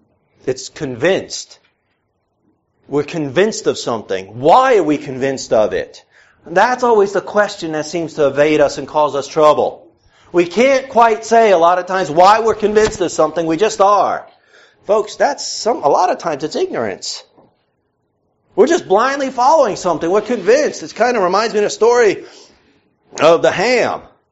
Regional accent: New York, United States; I'm just a wise guy sometimes. I'm from New York. We get wise sometimes.

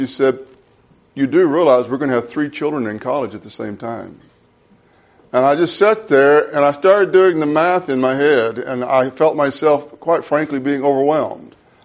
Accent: Mississippi, United States; I'm from Mississippi. And Mississippi is flat, very flat.

